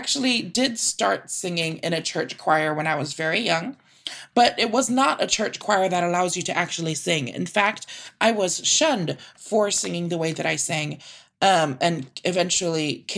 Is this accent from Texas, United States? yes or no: yes; San Antonio, Texas, United States; Yeah, that's where I'm born and raised. And that was the first Pride I was ever invited